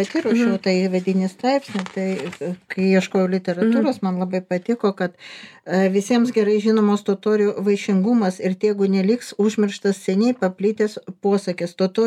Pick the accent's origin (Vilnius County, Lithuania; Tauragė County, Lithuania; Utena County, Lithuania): Utena County, Lithuania; Ignalina; aš kilusi iš Aukštaitijos, iš Ignalinos, tai toj pusėj